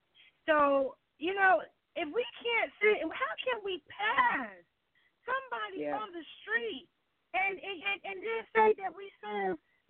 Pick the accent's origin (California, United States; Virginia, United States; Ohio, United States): California, United States; Oakland; You can't take a dope dealer, because I'm from Oakland.